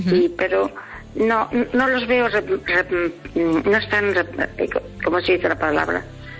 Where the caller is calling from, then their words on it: Pontevedra, Galicia, Spain; de Pontevedra.